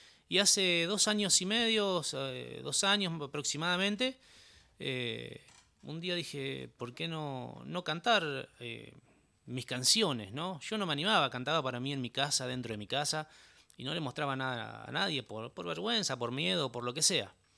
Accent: La Invencible, Buenos Aires, Argentina; Salto, Argentino, provincia de Buenos Aires. Específicamente de La Invencible, un pueblito rural que seremos unos 45 o 50 habitantes, no más que eso.

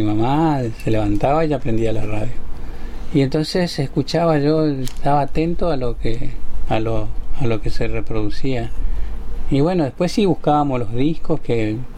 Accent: Corrientes, Argentina; que como soy correntino.

